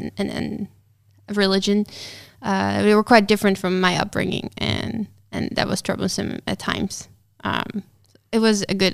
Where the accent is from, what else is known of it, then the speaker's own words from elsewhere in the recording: Almere, Flevoland, Netherlands; English is a second language; Because I was very focused on internships in my hometown, because then I could spend more time in the relationship. All my internships have been mostly in Almere.